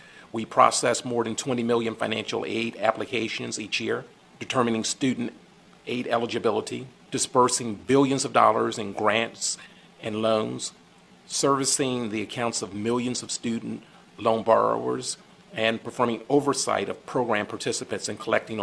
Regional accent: Philadelphia, Pennsylvania, United States; It gives me the opportunity to sort of influence that environment that I grew up in Philadelphia, you know?

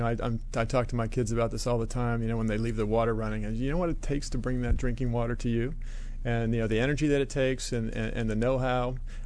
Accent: Falls Church, Virginia, United States; Yes, sir. I grew up in Falls Church.

